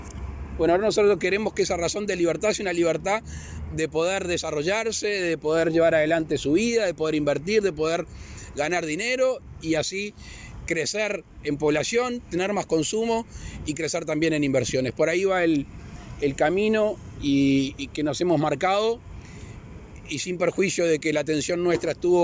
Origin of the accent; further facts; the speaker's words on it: Uruguay; primero como habitantes del mundo de los otros países y sobre todo como uruguayos, que tenemos toda la intención de que el turismo, que es un gran motor de nuestro país